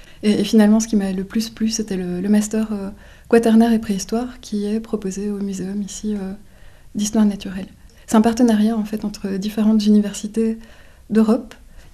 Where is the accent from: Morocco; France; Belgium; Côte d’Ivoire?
Belgium; Wallonia; Alors, je viens de Belgique. J'ai grandi en Ardennes belge, près du Luxembourg. Donc c'est une région assez sauvage et naturelle, avec des bois et des champs.